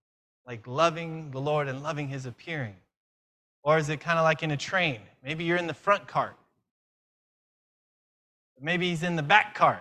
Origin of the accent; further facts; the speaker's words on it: Costa Rica; I was from Costa Rica.